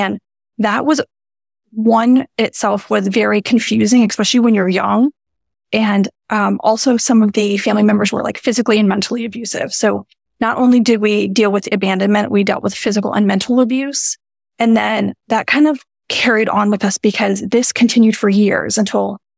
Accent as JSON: {"language": "English", "town": "Miami", "region": "Florida", "country": "United States", "tie": "born or raised there", "said": "because I grew up in Miami. So that's the thing to do."}